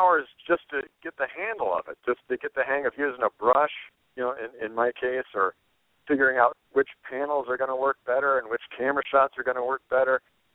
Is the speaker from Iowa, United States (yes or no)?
no; Milwaukee, Wisconsin, United States; as far as I know, I'm from Milwaukee.